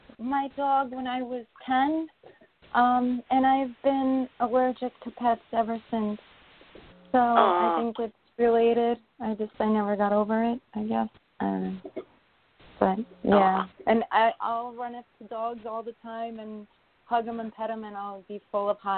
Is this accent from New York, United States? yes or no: yes; New York, United States; I'm from New York.